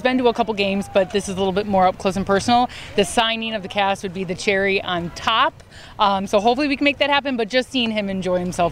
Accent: Buffalo, New York, United States; Born and raised in Buffalo, we've been to games

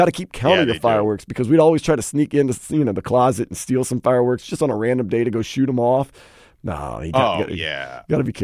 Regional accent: New Orleans, Louisiana, United States; So usually growing up in the South, like New Orleans, what you do on Memorial Day, no matter what holiday it is, you shoot off a ton of fireworks.

